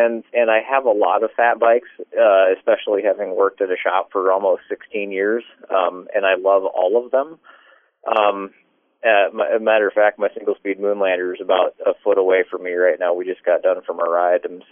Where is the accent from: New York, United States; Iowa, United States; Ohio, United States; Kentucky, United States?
Iowa, United States; Mason City; I'm from Mason City, Iowa.